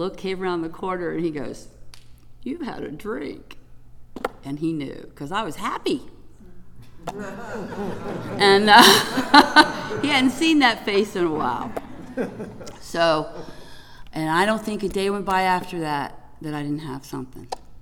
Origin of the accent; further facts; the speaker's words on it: Chesapeake, Virginia, United States; A friend of mine, I'm from Chesapeake.